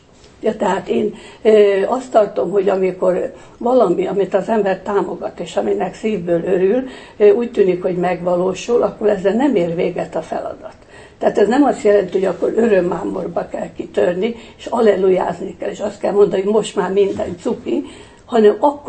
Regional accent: Hungary; nekem nagyon fontos, hogy magyar vagyok.

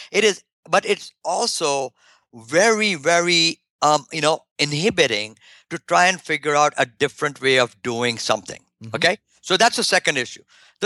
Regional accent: India; or the music that was played in my home country in India 1,000 years ago

